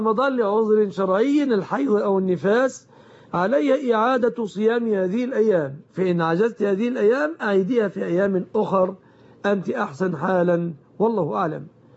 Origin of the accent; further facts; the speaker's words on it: Egypt; بلادنا مصر